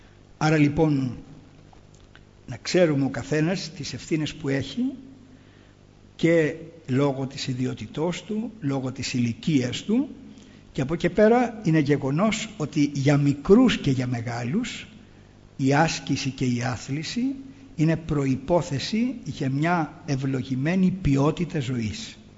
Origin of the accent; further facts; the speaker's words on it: Chalcis, Central Greece, Greece; στην πόλη μου, στη Χαλκίδα